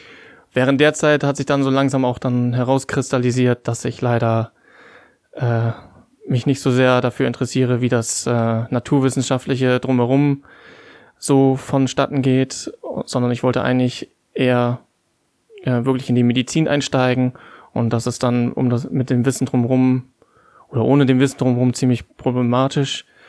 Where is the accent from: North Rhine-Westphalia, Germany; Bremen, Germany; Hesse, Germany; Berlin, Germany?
Bremen, Germany; Bremerhaven; wieder zurück in meine Heimat zu gehen und an der Hochschule Bremerhaven mein Informatikstudium fortzusetzen.